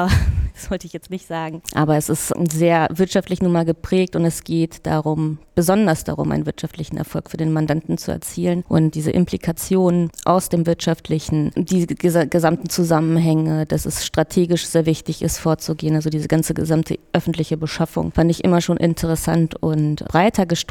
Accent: Bergkamen, North Rhine-Westphalia, Germany; Also ich komme aus dem Ruhrgebiet, aus Bergkam.

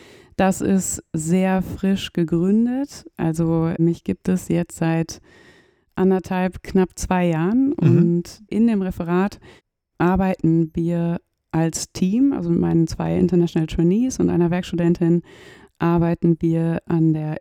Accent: Münster, North Rhine-Westphalia, Germany; Und da war meine Heimatstadt Münster natürlich ja prädestiniert

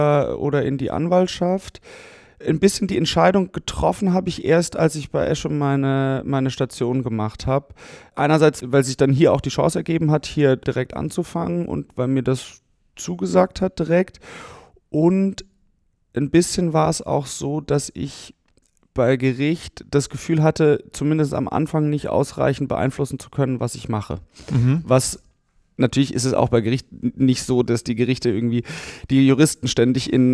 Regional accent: Heidelberg, Baden-Württemberg, Germany; now in Hamburg, Germany; In Hamburg. Ich komme eigentlich aus Heidelberg, aber bin zum Studium nach Hamburg gezogen und habe dann hier studiert.

